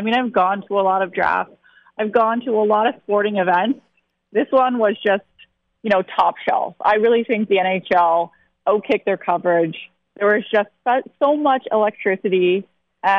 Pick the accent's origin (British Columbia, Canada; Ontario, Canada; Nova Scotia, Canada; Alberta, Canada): Ontario, Canada; Toronto; I'm from Toronto, so we always hear 1967.